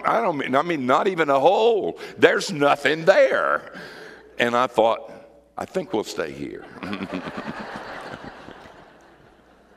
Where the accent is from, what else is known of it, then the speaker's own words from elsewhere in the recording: North Carolina, United States; we came back from North Carolina, the mountains, where I grew up, to be in Hurricane Andrew.